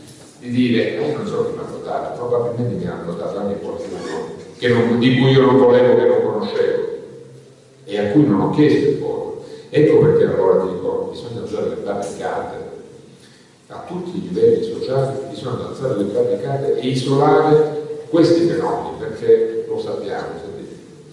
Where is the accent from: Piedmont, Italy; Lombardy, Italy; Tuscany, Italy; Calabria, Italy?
Calabria, Italy; della nostra terra, di questa parte della terra del Calabria